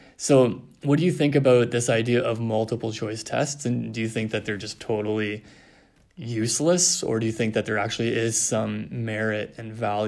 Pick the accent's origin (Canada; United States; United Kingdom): Canada; me, myself growing up in Canada, a lot of our tests were all very multiple choice based.